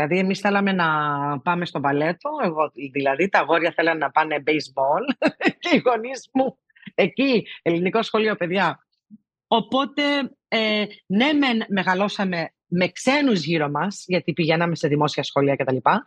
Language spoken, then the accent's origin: Greek; New York, United States; εγώ γεννήθηκα στη Νέα Υόρκη, στη γειτονιά που λέγεται Αστόρια. Όπως καταλαβαίνετε, είναι πολλοί Έλληνες εδώ. Μεγάλωσα με πάρα πολλούς Έλληνες γύρω μου, ιδιαίτερα με νησίριους, γιατί οι γονείς μου κατάγονται